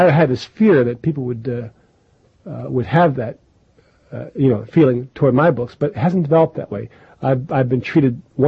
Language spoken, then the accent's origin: English; Keene, New Hampshire, United States; first language French; I was born in Keene, even though my father was born in Keene, because of this French thing, I've always felt, in a way, an outsider. My first language was French